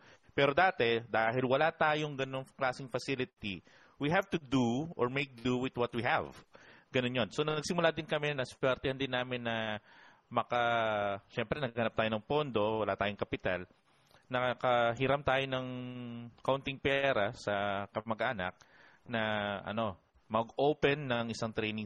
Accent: Tarlac, Central Luzon, Philippines; Kasi lumaki ako sa Tarlac.

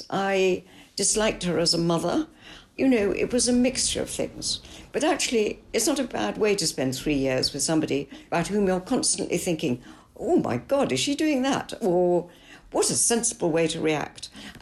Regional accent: Italy; because I grew up in Italy, so Italian is my second language.

